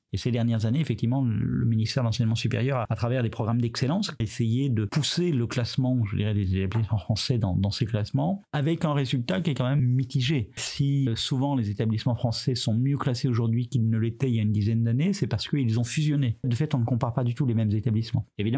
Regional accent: France; nous, en tant que Français qui avons une conception de l'université comme service public

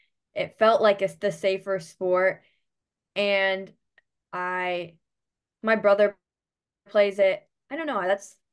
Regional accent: West Dundee, Illinois, United States; I'm from West Dundee, Illinois. I always tell people it's near Chicago, but it's just a suburb, not part of Chicago. But yeah. Grew up there.

